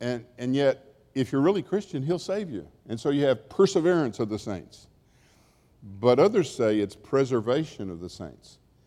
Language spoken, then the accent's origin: English; Nashville, Tennessee, United States; I'm just from Nashville. We talk that way in Nashville.